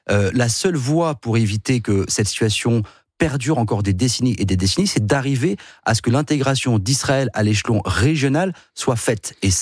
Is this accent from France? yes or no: yes; France; nous, on réagit en tant que Français